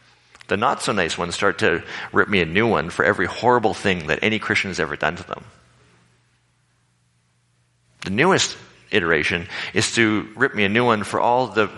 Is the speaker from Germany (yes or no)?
no; Canada; here we are, Canadians, many of us born Canadian